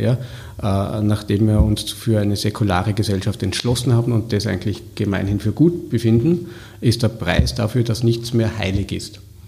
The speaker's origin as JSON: {"language": "German", "region": "Vorarlberg", "country": "Austria", "tie": "born or raised there", "said": "Bin Vorarlberger, bin an der Schweizer Grenze aufgewachsen"}